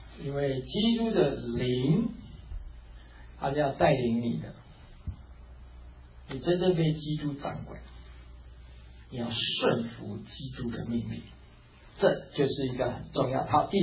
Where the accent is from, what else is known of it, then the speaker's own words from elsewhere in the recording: Taiwan; 低人一等，我们台湾话叫输人不输阵